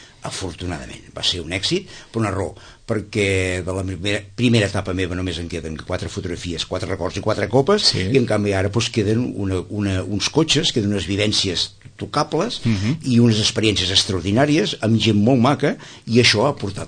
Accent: Gósol, Catalonia, Spain; also born or lived in Barcelona; jo vinc essencialment d'un poble molt bonic de la Pirineu, que es diu Gósol. Soc nascut a Barcelona, que em perdoni els de Barcelona, però em sento més identificat amb Gósol, però vol dir que sóc home de la terra

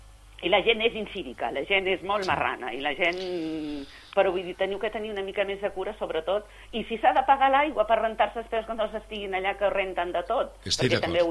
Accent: Sitges, Catalonia, Spain; I m'estimo el meu poble, m'estimo Sitges i m'estimo, i per això protesto.

